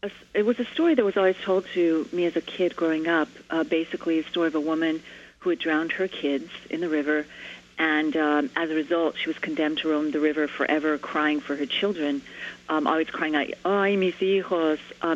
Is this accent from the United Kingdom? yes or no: no; Springer, New Mexico, United States; I'm from Springer, and I thought she was from Springer.